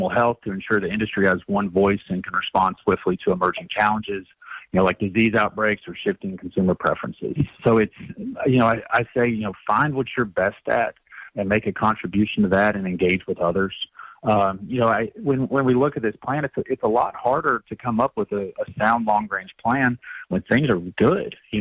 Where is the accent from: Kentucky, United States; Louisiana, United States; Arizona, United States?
Kentucky, United States; Yeah, so I'm from Kentucky